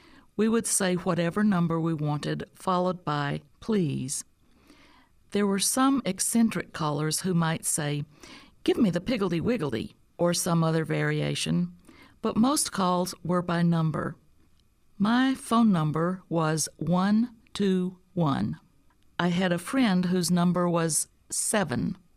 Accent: Alabama, United States; My hometown had the distinction of being the last area in the state of Alabama to go dial.

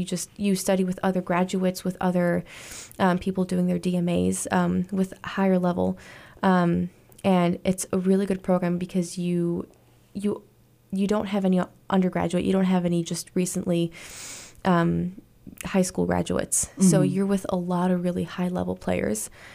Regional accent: Chicago, Illinois, United States; because I grew up in Chicago. I grew up with the … right in my backyard. Mm-hmm. I didn't live in the suburbs. I lived right downtown.

